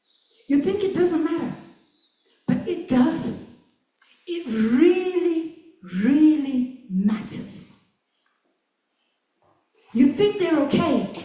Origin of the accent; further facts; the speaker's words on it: Sheffield, Yorkshire and the Humber, United Kingdom; also born or lived in Hull / Zimbabwe; I'm originally from Zimbabwe, but we came a long time ago and grew up here and then went back home again. And now I'm back. But anyway, 70s and 80s, grew up in Sheffield, in Hull, up north